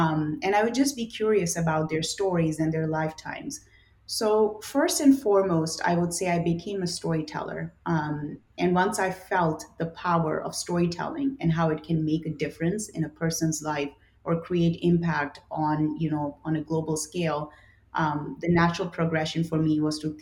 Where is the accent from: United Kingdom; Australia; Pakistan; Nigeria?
Pakistan; moved away as an adult; now in United States; So I was born and raised in Pakistan, and I came to the United States in my mid-20s.